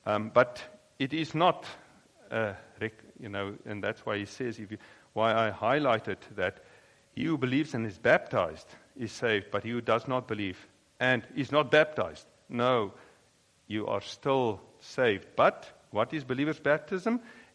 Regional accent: South Africa; way back when I was in South Africa, we grew up in Dutch Reformed Church.

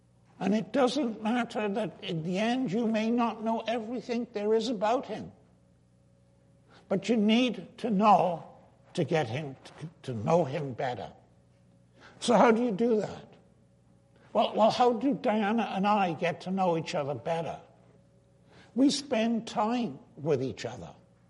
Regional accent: Wales, United Kingdom; The town I grew up in Wales, had a peculiar expression. We talked about our mam and our dad. That's what you talked about. Our mam and our dad. That's what we called them.

